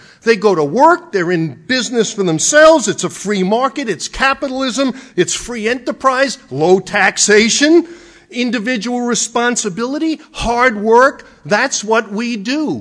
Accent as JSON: {"language": "English", "region": "Arizona", "country": "United States", "said": "I come from Arizona, where the population is filled with immigrants"}